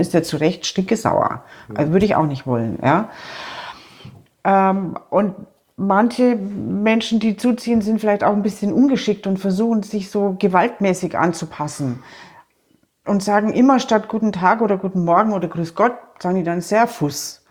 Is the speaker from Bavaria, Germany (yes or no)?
yes; Bavaria, Germany; born there; Also ich bin gebürtige Oberbayerin. Meine beiden Herkunftszweige lassen sich über hunderte von Jahren genau hier in Oberbayern nach.